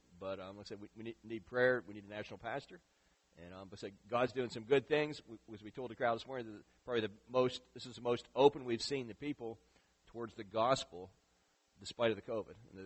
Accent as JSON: {"language": "English", "town": "Philipsburg", "region": "Pennsylvania", "country": "United States", "tie": "born or raised there", "said": "As I say, I grew up in Phillipsburg, the big metropolis of Phillipsburg, so it's always a highlight to be here in First Baptist in Clearfield."}